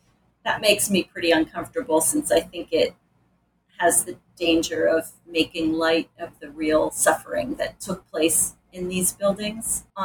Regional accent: Rochester, New York, United States; because I grew up in Rochester and I wrote my undergraduate honors thesis on the Buffalo State Hospital for the Insane.

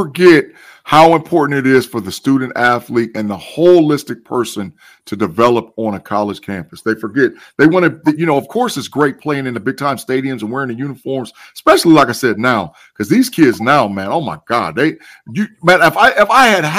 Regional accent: Ohio, United States; I'm not from the South, of course, obvious. I'm from Ohio, you know, so that's a whole nother, you know, conversation.

